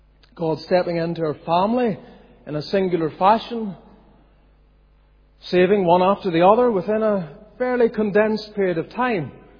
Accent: Ballymoney, Northern Ireland, United Kingdom; also born or lived in Scotland; I was born in Scotland. Our family moved then here to Ballymoney. And really, in essence, Ballymoney is my home. The toon. Cowtown. It's home.

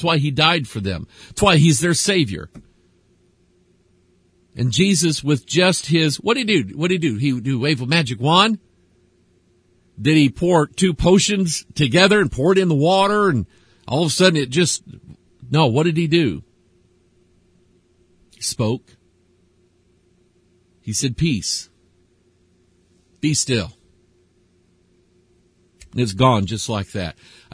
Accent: United States; I am an American. I have the right and the freedom to say things like that.

